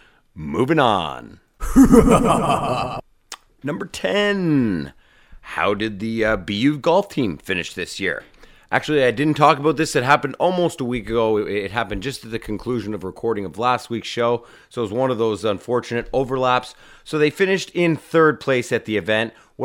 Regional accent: Canada; being Canadian, isn't it kind of like we get 2 Thanksgivings? Because we have our own Canadian Thanksgiving.

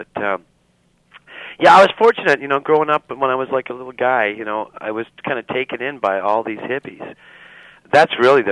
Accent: Saskatchewan, Canada; Because I'm from Saskatchewan

